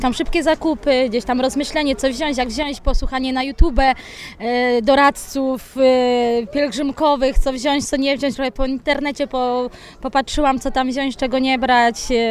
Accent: Turek, Greater Poland Voivodeship, Poland; now in Ostrów Wielkopolski, Poland; bo ja nie jestem tutaj z Ostrowa, jestem z okolic Turku.

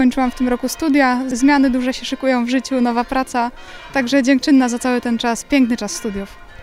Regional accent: Jarocin, Greater Poland Voivodeship, Poland; jestem z Jarocina, z parafii świętego Marcina.

